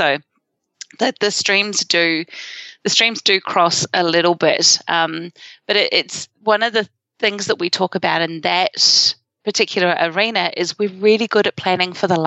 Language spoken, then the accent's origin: English; Christchurch, Canterbury, New Zealand; But that's my hometown.